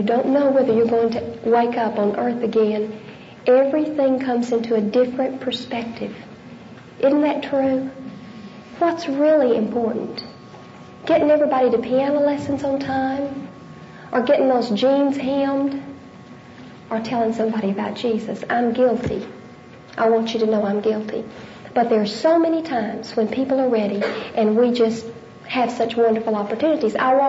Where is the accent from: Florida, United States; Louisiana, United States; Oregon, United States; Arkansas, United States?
Arkansas, United States; now in Dallas, United States; I grew up in Fort Ice, Arkansas.